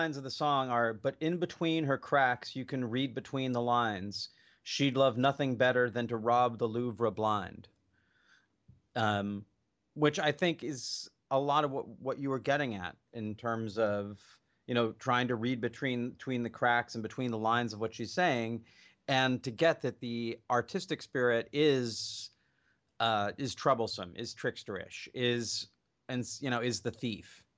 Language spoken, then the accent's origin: English; Olympia, Washington, United States; That was, you know, growing up in Olympia, that's what I got from it.